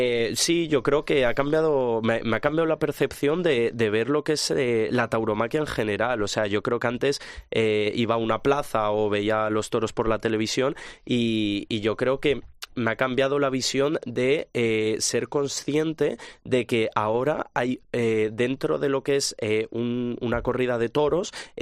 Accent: Madrid, Community of Madrid, Spain; Sí, soy de Madrid

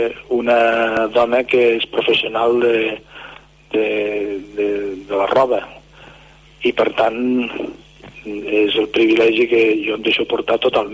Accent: Lleida, Catalonia, Spain; born there; jo vaig néixer a Lleida, a un barri que antigament se'n deia Puigbordell

